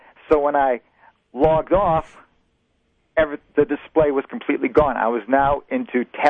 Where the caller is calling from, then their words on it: Greece, New York, United States; Hi, I'm calling from the northeast corner of Greece. Very close to Charlotte.